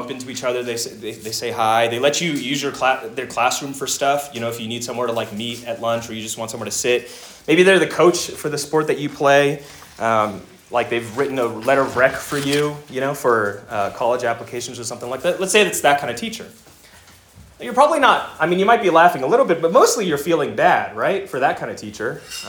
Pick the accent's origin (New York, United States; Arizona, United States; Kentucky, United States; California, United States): California, United States; Arcadia; I grew up in Arcadia, right?